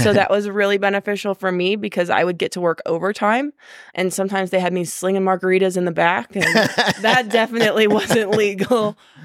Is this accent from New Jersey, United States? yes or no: no; St. Louis, Missouri, United States; So I grew up in St. Louis, and I really just did not want to go to school in St. Louis.